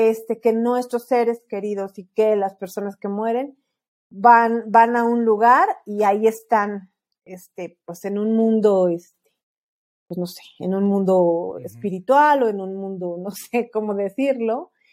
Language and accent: Spanish; Mexico; creo que como mexicanos nos caracterizamos por festejar, por esta festividad.